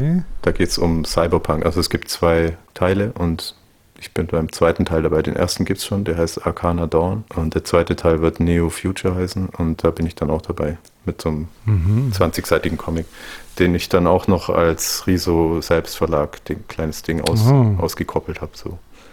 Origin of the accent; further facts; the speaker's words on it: Baden-Württemberg, Germany; es ist so grob angelehnt an das Lohnetal, das ist da, wo ich herkomme, die Gegend.